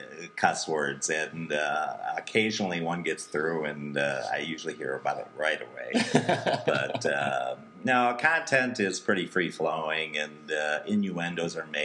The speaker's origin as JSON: {"language": "English", "region": "Michigan", "country": "United States", "said": "I was from Michigan, and my son, who goes to Michigan State."}